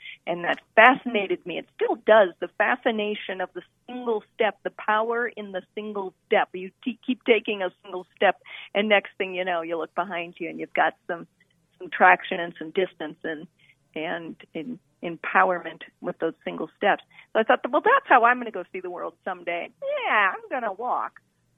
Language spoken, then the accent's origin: English; Minneapolis, Minnesota, United States; It really started when I was 12 years old, and I was growing up in Minneapolis, having a great childhood.